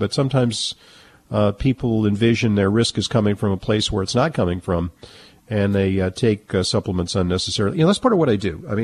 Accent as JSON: {"language": "English", "region": "California", "country": "United States", "said": "I'm from Southern California, so we have a place called Arcadia."}